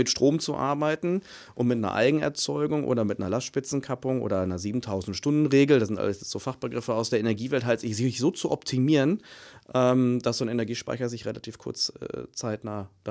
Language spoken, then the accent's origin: German; Germany; Nee, als Deutsche? Da haben wir keine Angst.